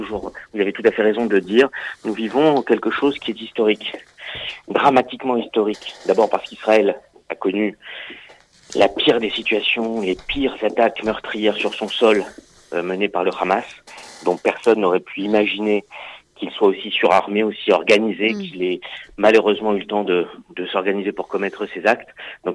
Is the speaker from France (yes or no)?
yes; France; il faut rester continuer à vivre avec ce qui fait ce que nous sommes en tant que Français